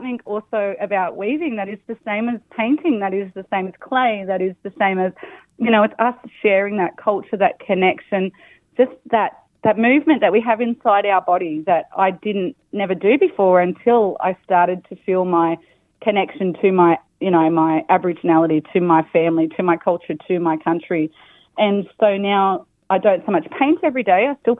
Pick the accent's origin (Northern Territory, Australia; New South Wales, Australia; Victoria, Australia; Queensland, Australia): New South Wales, Australia; Lismore; It was really bad here in Lismore. It was then that my connection to country, my home, Lismore, came up.